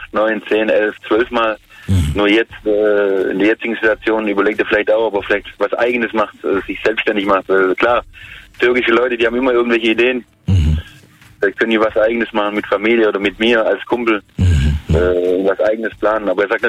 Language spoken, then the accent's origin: German; Stuttgart, Baden-Württemberg, Germany; Wir sind aus Stuttgart.